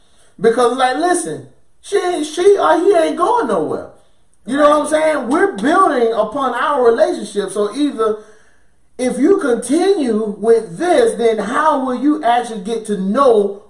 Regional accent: Tallahassee, Florida, United States; Now, I'm originally from Florida, from Tallahassee, Florida.

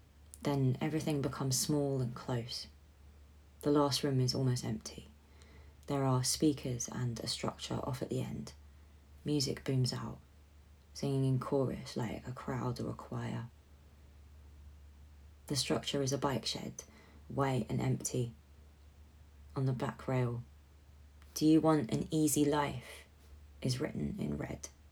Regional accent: London, United Kingdom; I want to call it a partridge, but I'm from London, so I don't really know any birds.

